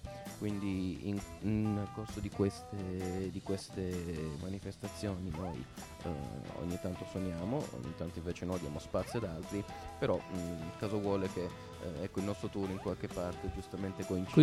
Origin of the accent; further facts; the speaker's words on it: Turin, Piedmont, Italy; io sono nato e cresciuto a Torino